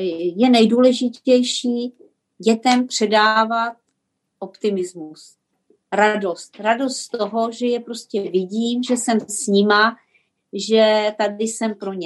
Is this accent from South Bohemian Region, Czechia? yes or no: no; Trutnov, Hradec Králové Region, Czechia; now in Pardubice, Czech Republic; My sami jsme oba dva z Trutnova a ukotvili jsme se v Pardubicích